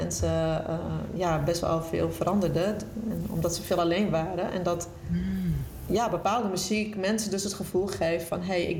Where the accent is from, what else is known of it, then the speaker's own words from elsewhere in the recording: Friesland, Netherlands; ik woonde natuurlijk ook al snel in Nijmegen. Ik was toen net 18. Toen begon ik aan mijn studie muziektherapie. En ik kom oorspronkelijk uit Friesland, Noordwest-Friesland.